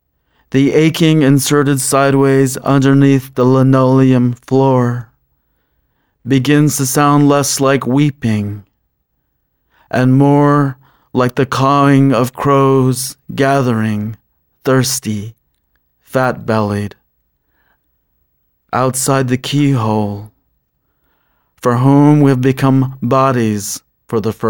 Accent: United States; I'm originally from the Navajo Reservation, and I'm of the Bimpitotni, Todachitni, Bitter Water people, and I'm born for the many goats.

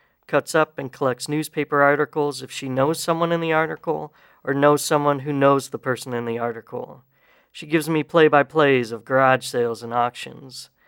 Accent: Nebraska, United States; This is, if you tell everybody I'm from South Dakota... I grew up in Nebraska.

